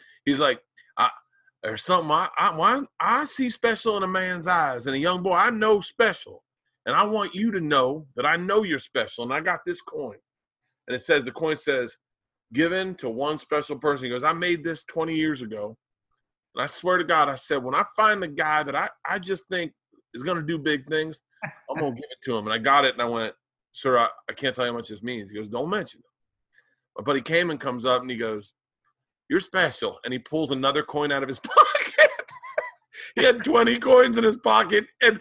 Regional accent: the South, United States; Like in the South, and I grew up in the South, I'm not shitting on the South

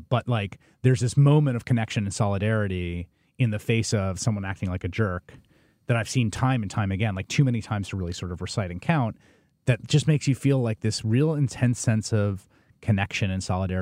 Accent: New York City, New York, United States; I grew up in the Bronx in New York City. I've lived in New York, Chicago, and Washington are the places I lived for any extended period of time.

